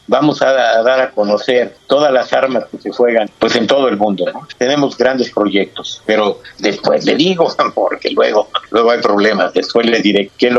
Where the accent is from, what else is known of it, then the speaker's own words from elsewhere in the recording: Mexico; más que nada que somos mexicanos, ¿no?